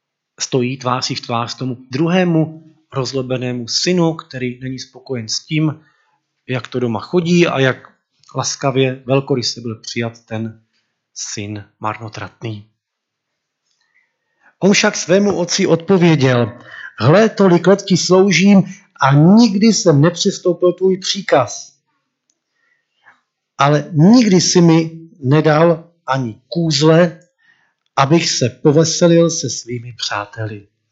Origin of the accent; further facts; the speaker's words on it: Bohemia, Czechia; now in Moravia, Czechia; Já jsem z Čech a tam není zvykem, aby se na parte dávala fotografie.